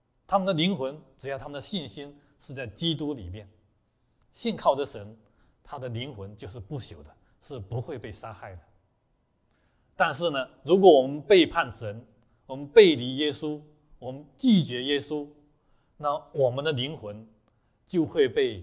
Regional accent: China; 也就是我们中国人俗话常说什么，善有善报，恶有恶报

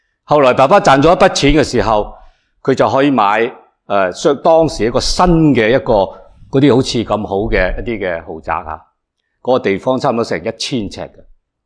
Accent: Hong Kong; also born or lived in Shanghai; 我在上海出世，然后呢就大概五六岁的时候呢就去到香港。去到香港呢住北角，一住就住了十二三年在那里。

